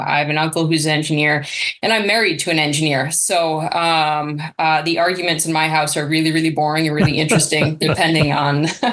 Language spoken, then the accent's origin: English; Maine, United States; I grew up in Maine. I either say a small town in Maine or a suburb of Boston.